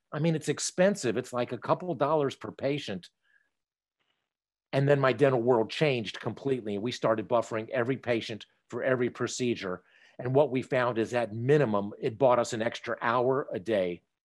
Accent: Greensboro, North Carolina, United States; from Greensboro, North Carolina.

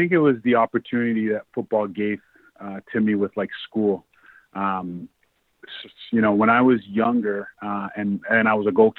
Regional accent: Canada; I'm not American. I, you know, grew up here in Canada

